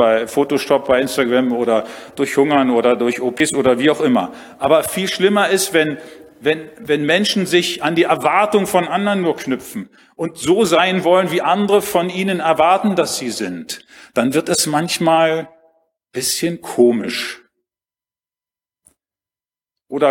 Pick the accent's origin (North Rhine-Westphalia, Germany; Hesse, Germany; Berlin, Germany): Berlin, Germany; ich bin in Berlin groß geworden, vielleicht hört man es auch ab und zu. Meine Mutter lebt immer noch in Berlin, inzwischen in einem Pflegeheim.